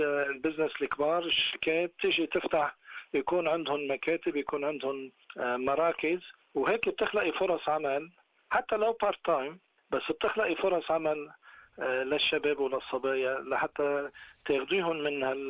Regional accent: Syria; ما فيني أنا سوري

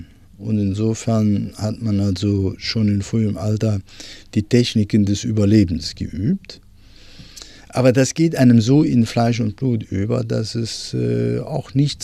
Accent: Cologne, North Rhine-Westphalia, Germany; born there; Ich bin 1932 in Köln geboren.

